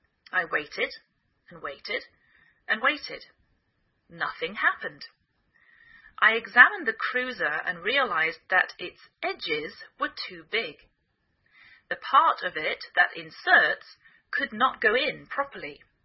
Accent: England, United Kingdom; now in United States

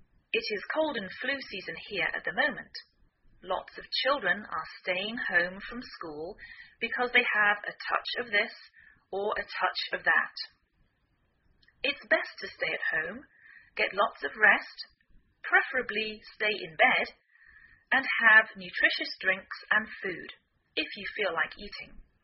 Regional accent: England, United Kingdom; now in United States

